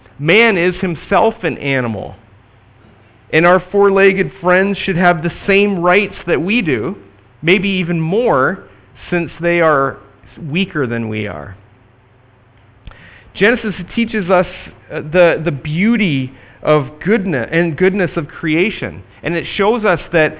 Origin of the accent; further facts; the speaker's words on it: United States; I'm an American, for goodness sake. I'm proud to be an American, where at least in theory I'm free.